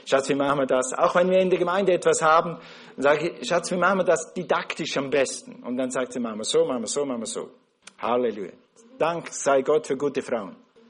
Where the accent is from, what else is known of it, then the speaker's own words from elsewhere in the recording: Switzerland; Wisst ihr, wir sind in der Schweiz groß geworden. In der Schweiz ist alles so.